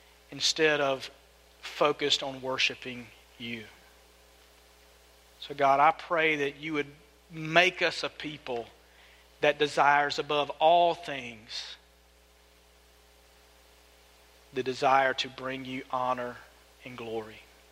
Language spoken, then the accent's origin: English; Blakely, United States; I am from Blakely. I like things simple.